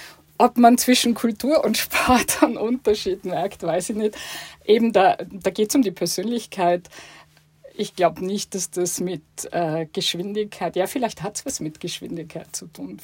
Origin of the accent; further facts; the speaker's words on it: Tyrol, Austria; Ich bin zwar in Tirol aufgewachsen, aber mein Vater war Deutscher, meine Mama kommt aus Wien und insofern wurde bei uns zu Hause Hochdeutsch gesprochen